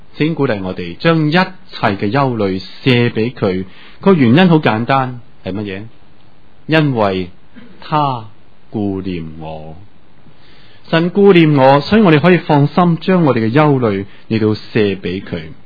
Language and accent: Chinese; Guangdong, China; 我们广东人经常都说卸膊卸膊卸膊不好的，